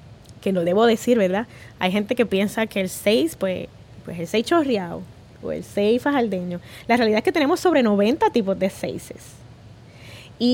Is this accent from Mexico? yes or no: no; Puerto Rico; a la larga todos somos puertorriqueños